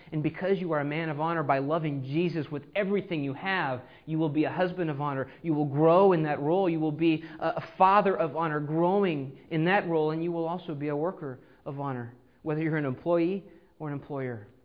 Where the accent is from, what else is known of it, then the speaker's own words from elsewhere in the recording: United States; you know, I'm Cherokee, I'm American Indian, all the red, my people, the red people are going to be over here